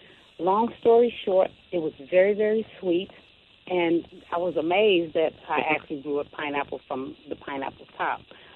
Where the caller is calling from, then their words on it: Shreveport, Louisiana, United States; I am calling from Shreveport, Louisiana.